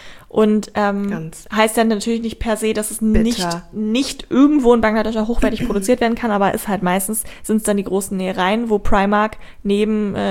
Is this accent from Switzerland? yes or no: no; Braunschweig, Lower Saxony, Germany; Ich bin aus Braunschweig, wo ich herkomme, bis nach Hamburg gefahren